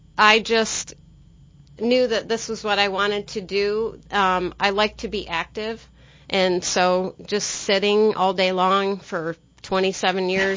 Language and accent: English; Pickerington, Ohio, United States; Well, I'm from Pickerington.